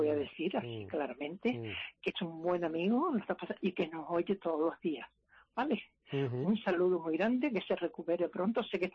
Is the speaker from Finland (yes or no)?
no; Teror, Canary Islands, Spain; ¿y tú por qué sabes que yo soy de Teror?